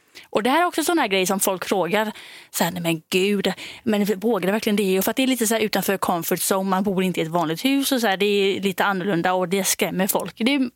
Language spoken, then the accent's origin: Swedish; Denmark; jag är då från Danmark